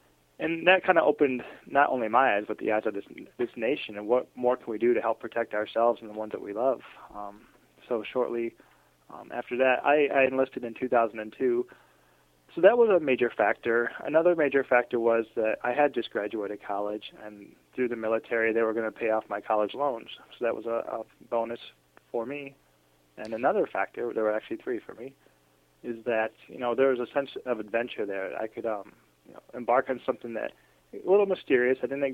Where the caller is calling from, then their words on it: Washington, District of Columbia, United States; I'm calling you from Washington, D.C.